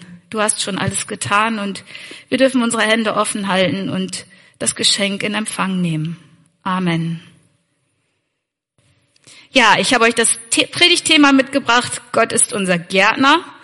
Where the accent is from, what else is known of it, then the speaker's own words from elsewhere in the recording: Ihrhove, Lower Saxony, Germany; Also ich komme aus der Gemeinschaft in Ihrhofe und bin in Leer geboren und in Ihrhofe aufgewachsen auch, also immer irgendwie vor Ort geblieben. Und wir wohnen mittlerweile in Ihrenerfeld.